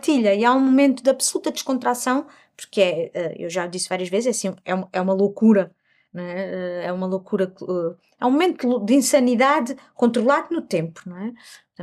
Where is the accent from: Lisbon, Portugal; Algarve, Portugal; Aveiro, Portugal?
Lisbon, Portugal; E eu cresci no Príncipe Real, portanto, Príncipe Real.